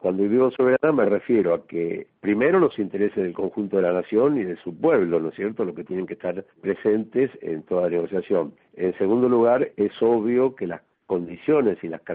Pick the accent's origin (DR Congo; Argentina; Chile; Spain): Argentina; nosotros estamos pensando en eso también como argentinos